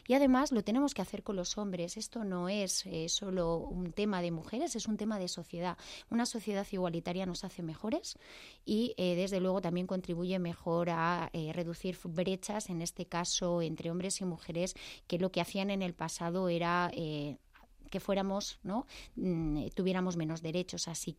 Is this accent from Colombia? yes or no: no; Castile and León, Spain; yo soy de Castilla y León